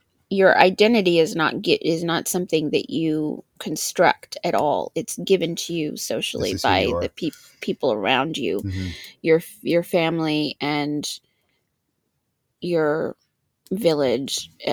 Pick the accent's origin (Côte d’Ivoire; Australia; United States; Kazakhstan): Côte d’Ivoire; Sakassou, Vallée du Bandama; in the region where I grew up in Sakasso.